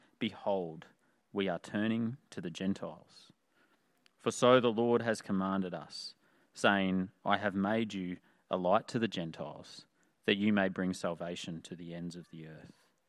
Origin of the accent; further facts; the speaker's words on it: Toowoomba, Queensland, Australia; I remember growing up in Toowoomba